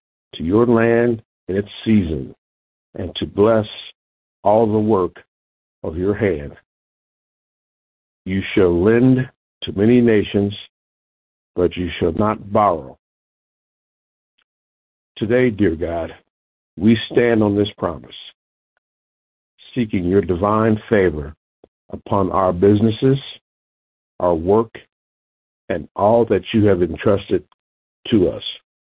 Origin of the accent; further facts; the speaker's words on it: Lincoln Heights, Ohio, United States; I come to you from Lincoln Heights, Ohio